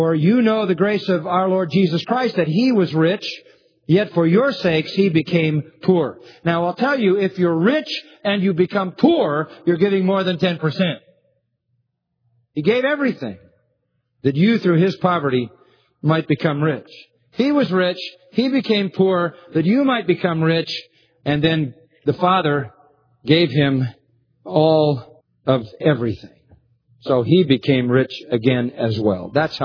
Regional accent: India; moved away as an adult; now in Sydney, Australia; I live in Sydney, Australia, with my wife. We are originally from India.

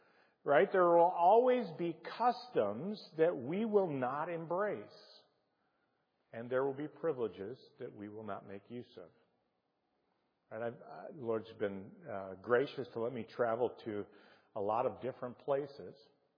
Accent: United States; I'm always mindful of the fact that I'm an American.

